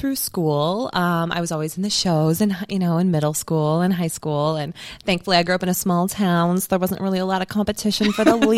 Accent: Menasha, Wisconsin, United States; I grew up in Menasha, Wisconsin.

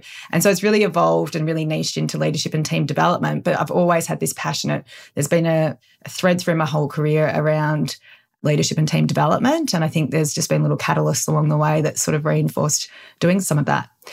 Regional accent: Melbourne, Victoria, Australia; now in Gold Coast, Australia; You know, I'm originally from Melbourne

